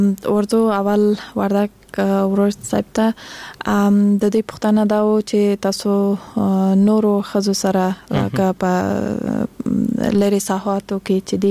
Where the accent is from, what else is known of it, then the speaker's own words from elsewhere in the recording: Kandahar, Afghanistan; زه خپل د کندهار د ولایت یم او ما تحصیل د حقوق په بخش کې کړې دي د امریکایانو پانتون کې دلته په کابل کې